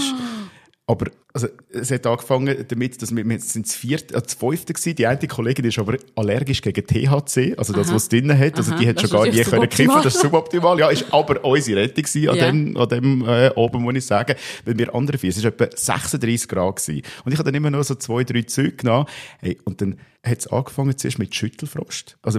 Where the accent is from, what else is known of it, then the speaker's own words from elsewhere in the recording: Aargau, Switzerland; Nein, lustigerweise nicht als Aargauer.